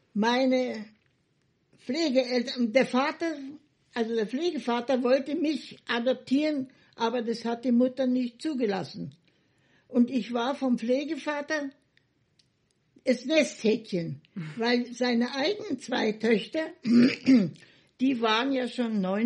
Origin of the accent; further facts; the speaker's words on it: Silesian Voivodeship, Poland; now in Germany; wie es hier in Bayern der Brauch ist, mit Hochzeitsgeld. Bei uns in Schlesien war es anders.